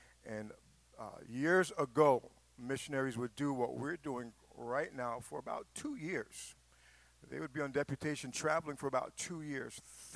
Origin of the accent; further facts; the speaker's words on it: New York, United States; We were living in New York. I grew up in New York